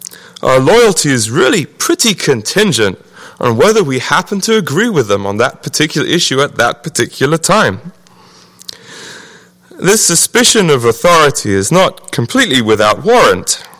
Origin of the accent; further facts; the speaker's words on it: England, United Kingdom; So I guess you could say that I was born a reactionary, which is another way of saying being English.